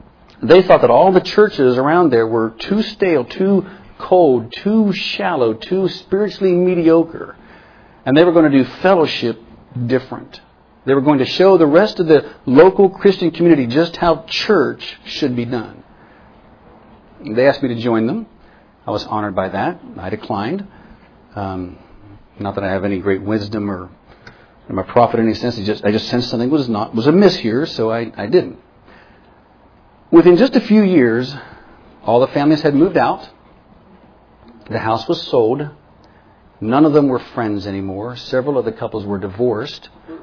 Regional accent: West Virginia, United States; Back in my hometown in West Virginia, I was close friends with a group of believers back in the mid-70s

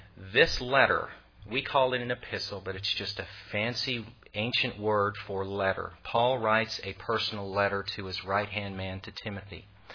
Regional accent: California, United States; moved away as an adult; when I moved here from California, and I was just so strong and young in faith, I would write letters to my buddies back in California

